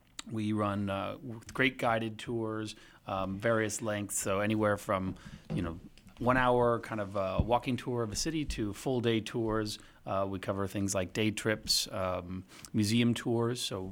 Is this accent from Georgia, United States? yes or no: no; San Diego, California, United States; That's right, and I'm from San Diego, so this is not exactly the weather I grew up with.